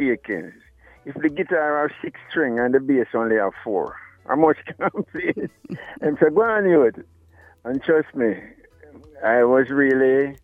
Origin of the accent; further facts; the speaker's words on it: Kingston, Jamaica; also born or lived in Portland, Jamaica; Okay, I'm from Kingston. I was born in Kingston. And I spent 4 years in Portland.